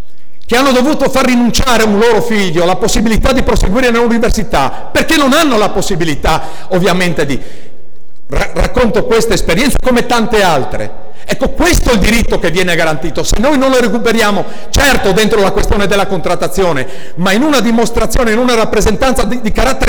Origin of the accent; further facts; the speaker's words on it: Friuli-Venezia Giulia, Italy; io vengo dal Friuli Venezia Giulia